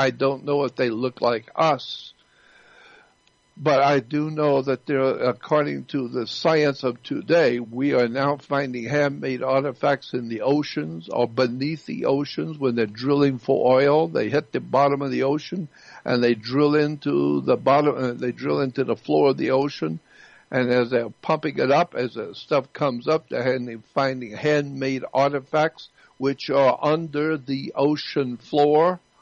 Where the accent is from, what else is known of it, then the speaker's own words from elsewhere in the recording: the South, United States; when I was growing up in the South, I always learned to, when talking to adults, with yes, ma'am, and yes, sir.